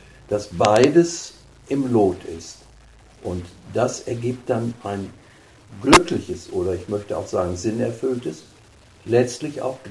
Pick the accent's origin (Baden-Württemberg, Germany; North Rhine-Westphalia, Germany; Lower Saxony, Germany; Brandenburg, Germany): North Rhine-Westphalia, Germany; hier in Deutschland, möglichst auch in meiner Heimat Westfalen, einen kleinen Wohnbereich zu haben